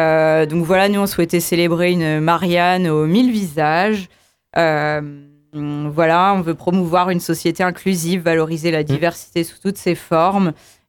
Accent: Le Mans, Pays de la Loire, France; On est originaire du Mans, donc on revenait de nos études respectives dans notre ville natale.

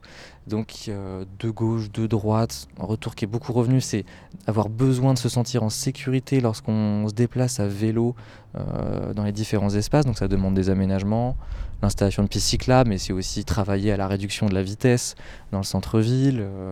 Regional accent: La Ferté-Bernard, Pays de la Loire, France; Voilà, j'ai grandi à La Ferté-Bernard

